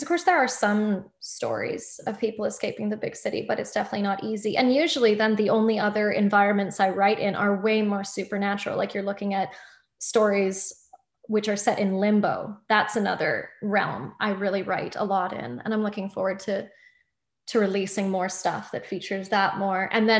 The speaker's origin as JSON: {"language": "English", "town": "Edmonton", "region": "Alberta", "country": "Canada", "tie": "born or raised there", "said": "Growing up in Edmonton was a low point of resonance for me. I never felt at home here."}